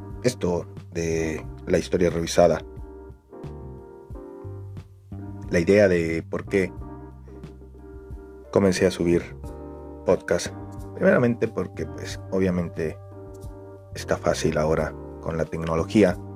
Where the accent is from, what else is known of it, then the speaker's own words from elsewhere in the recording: San Luis Río Colorado, Sonora, Mexico; soy de México, que soy del estado de Sonora, uno de los estados más grandes del país y uno de los más atrasados. Y soy de un municipio de San Luis Río Colorado, municipio que está en la frontera, pegadito a Estados Unidos. Un municipio muy joven